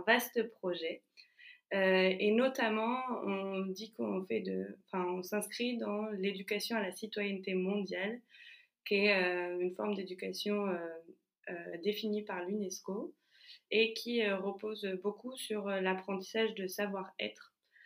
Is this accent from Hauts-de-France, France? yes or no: no; Paris, Île-de-France, France; je suis bretonne de cœur, parisienne de souche, puisque et née au Bordelaise maintenant. J'ai 32 ans